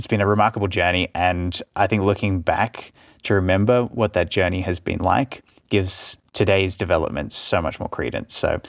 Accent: Gold Coast, Queensland, Australia; I remember when I was maybe like 14 years old, growing up on the Gold Coast

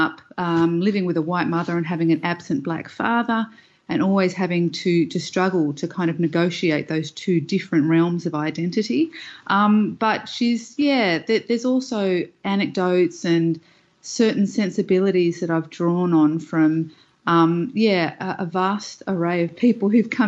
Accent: Canberra, Australian Capital Territory, Australia; I think growing up in Canberra in the early 80s, I didn't have a lot of reference points in terms of colour.

